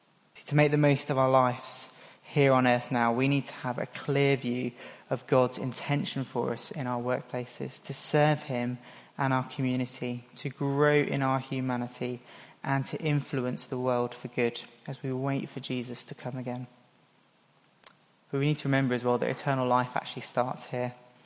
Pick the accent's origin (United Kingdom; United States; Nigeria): United Kingdom; South of England; Still, we're English, mostly. We're men, we're from the south of England, and we're Christians.